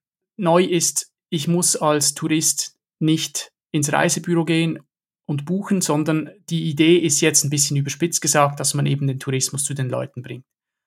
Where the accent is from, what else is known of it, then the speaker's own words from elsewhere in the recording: Switzerland; vor allem für uns als Schweizer